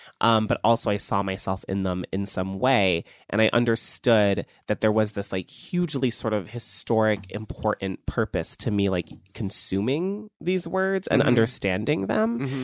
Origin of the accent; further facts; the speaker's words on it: Cleveland, Ohio, United States; I was growing up in Cleveland, like people weren't doing slam poetry in Cleveland in like 2002.